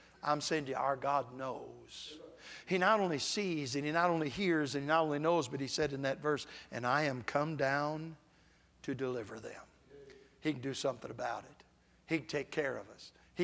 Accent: Michigan, United States; because I was raised in Michigan where it's no fault

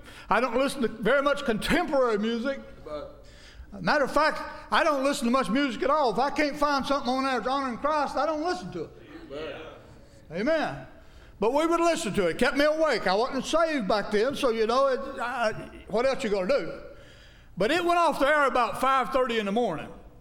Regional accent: Greenville, Alabama, United States; I'm from Greenville, Alabama, originally. Greenville's right up the street from Annalusia, Alabama.

